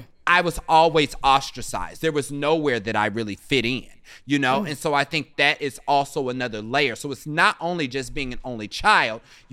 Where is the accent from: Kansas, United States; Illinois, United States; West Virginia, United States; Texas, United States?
Kansas, United States; Kansas City; So we're both from Wyandotte County, which is the poorest county in Kansas, but it's also primarily all African American and Hispanic.